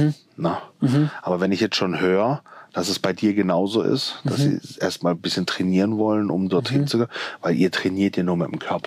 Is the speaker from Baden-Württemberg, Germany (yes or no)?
yes; Rastatt, Baden-Württemberg, Germany; Ich bin in Rastatt geboren, das ist neben Karlsruhe, weißt, da auch geboren und aufgewachsen, lebe immer noch dort.